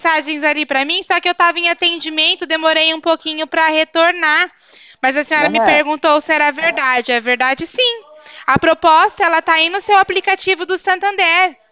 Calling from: Arapongas, Paraná, Brazil; Eu falo de Arapongas

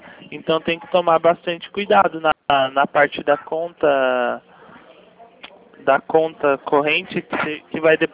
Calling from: São Paulo, Brazil; É que eu falo do 011.

